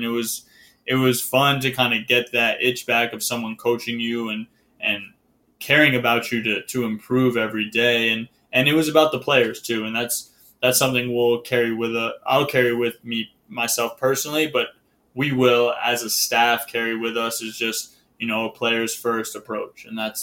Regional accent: Connecticut, United States; I fell in love with the NBA, just being a part, being living in Connecticut, growing up in Connecticut.

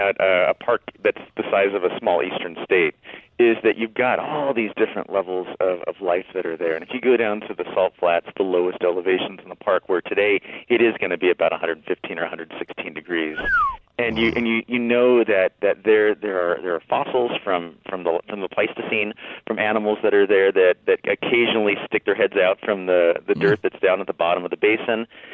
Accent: Vista, California, United States; Well, I grew up in Vista, which is northern San Diego County.

